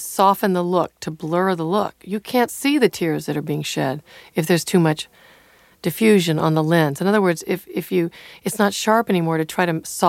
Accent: the South, United States; So a lot of my, about growing up in the South, it's a very painful thing, you know, the color of your skin.

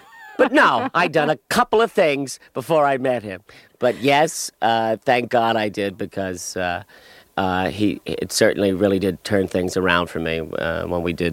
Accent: Bayonne, New Jersey, United States; Yeah, I'm from Bayonne.

